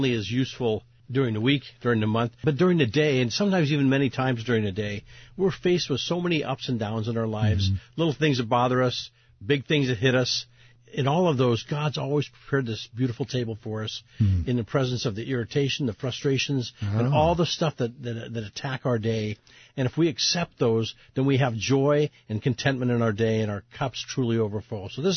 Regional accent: Plentywood, Montana, United States; So I grew up in Plentywood, Montana, as you said, on a cattle ranch on the Canadian border.

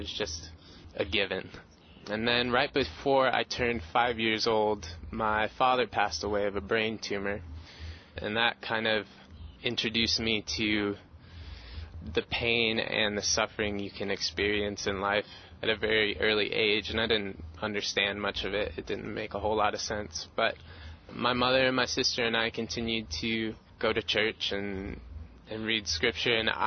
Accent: St. Louis, Missouri, United States; born there; I was born in St. Louis, Missouri, to my mother and father in 1989, October of 1989.

